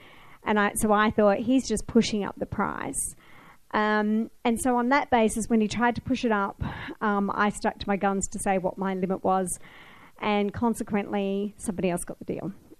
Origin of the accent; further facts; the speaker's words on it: New South Wales, Australia; Hi, everyone. I'm from New South Wales, so I'm a ring-in tonight.